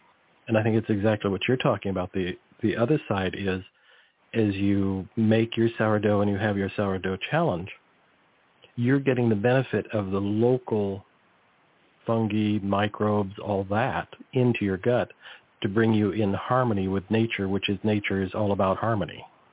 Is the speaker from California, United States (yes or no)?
yes; California, United States; I grew up near the Salinas Valley, so it was a massive amount of ag.